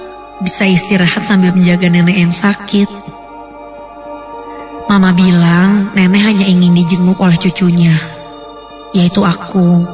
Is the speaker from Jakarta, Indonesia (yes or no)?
no; Tasikmalaya, West Java, Indonesia; now in Bandung, Indonesia; Aku berasal dari Tasikmalaya. Namun aku tinggal di Bandung. Tepatnya di daerah Kopo. Kadang jika momen tertentu, aku sering pulang ke kampung halamanku di Tasik.